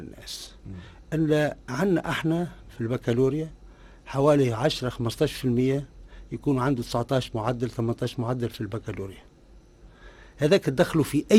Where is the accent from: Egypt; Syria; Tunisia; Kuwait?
Tunisia; المشكلة عندنا في تونس